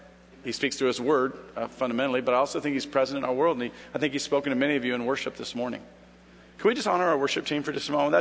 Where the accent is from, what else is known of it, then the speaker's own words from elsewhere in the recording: California, United States; I grew up wanting to be a pro baseball player, and I grew up in Southern California.